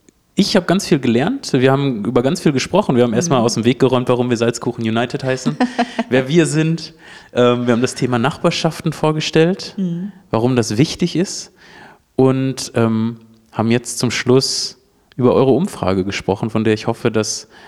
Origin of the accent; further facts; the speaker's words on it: Schwerte, North Rhine-Westphalia, Germany; ich komme gar nicht aus Dortmund, ich komme aus Schwerte.